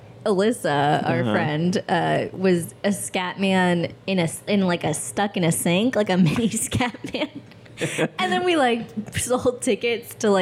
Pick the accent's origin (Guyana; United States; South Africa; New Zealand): United States; Albany, New York; I'm from upstate New York. Albany, the capital.